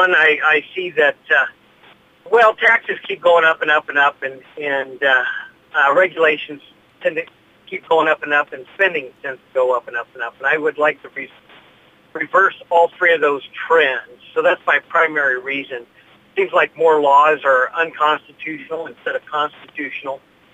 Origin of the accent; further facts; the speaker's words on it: Mount Pleasant, Iowa, United States; also born or lived in Sheraton, Iowa; Well, I'm a fifth-generation Iowan and born in Sheraton. I grew up in Mount Pleasant pretty much from kindergarten on.